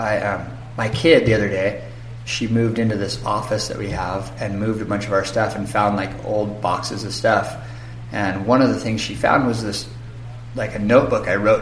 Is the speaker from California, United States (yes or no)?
yes; Santa Barbara, California, United States; basically, I grew up in Santa Barbara, in California, and when I was in my early 20s, I moved to the North Shore